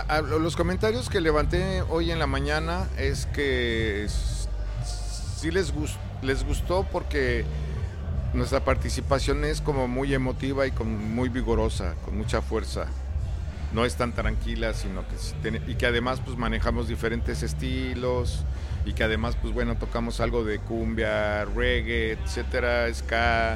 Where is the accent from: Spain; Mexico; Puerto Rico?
Mexico; a pesar de que somos mexicanos y no teníamos tanta cercanía